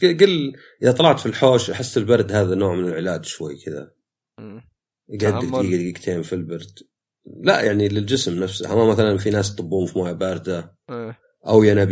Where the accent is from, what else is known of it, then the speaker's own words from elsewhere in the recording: Saudi Arabia; يمكن مين من عندنا في السعوديه يعني تحس عندنا احنا حر